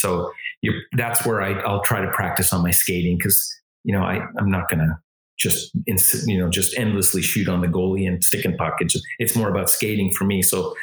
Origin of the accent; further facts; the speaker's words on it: Edmonton, Alberta, Canada; because I mean, I grew up in Canada, and so like hockey's everywhere.